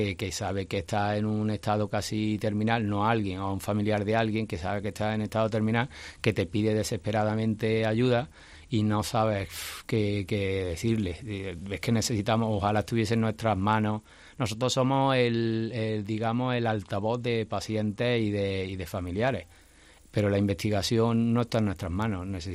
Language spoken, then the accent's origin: Spanish; Villa del Río, Andalusia, Spain; yo que soy de Villa del Río, tengo la constancia de un pueblo que estamos hablando de un pueblo de 7.000 habitantes o incluso menos.